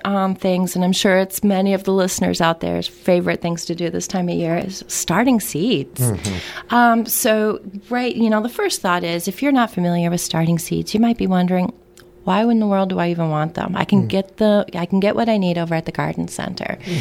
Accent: Florida, United States; I grew up in North Central Florida, and while we did have changes in seasons

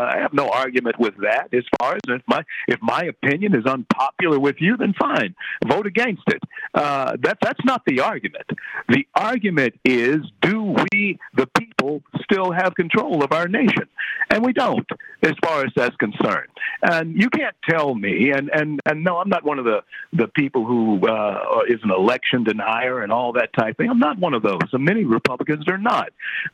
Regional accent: Louisiana, United States; Listen, I'm from Louisiana.

